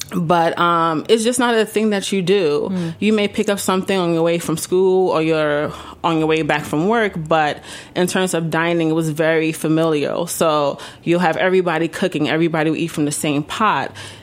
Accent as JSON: {"language": "English", "country": "Ghana", "moved": "yes", "lives_now": "United States", "said": "So for me, as a Ghanaian American, as somebody who has immigrated from Ghana recently"}